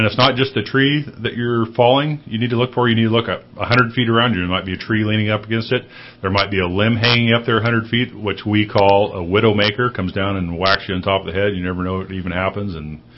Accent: Oregon, United States; also born or lived in Alaska, United States; Yes, actually, I was born in Oregon, stayed there till I was 18, went to Alaska for 3 years, stayed in a floating logging camp

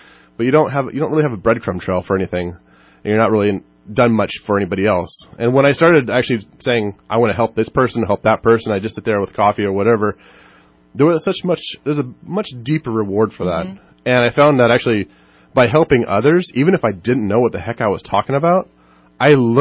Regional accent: Los Angeles, California, United States; born there; So I'll just say that I was born in Los Angeles, and I had a pretty good life overall, but life got a little hard.

